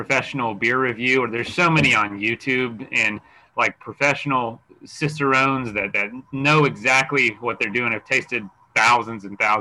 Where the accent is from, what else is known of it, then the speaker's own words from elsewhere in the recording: Florida, United States; born and raised in Central Florida, Adventure Central, venture capital of the world.